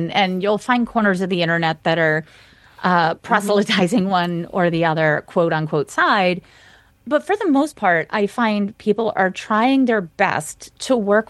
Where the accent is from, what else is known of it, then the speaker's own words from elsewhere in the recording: Maine, United States; I grew up in Maine, in very rural Maine.